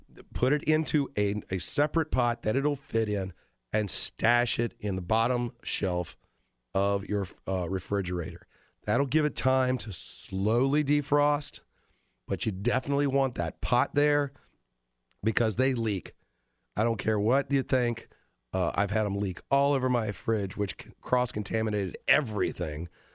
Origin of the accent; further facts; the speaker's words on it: Scotland, United Kingdom; I'm Scottish.